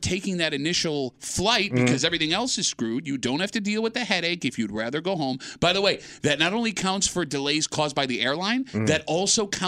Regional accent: United States; thank God I'm an American.

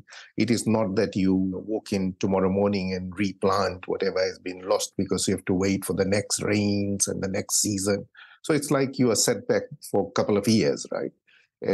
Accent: Fiji; I'm from Fiji.

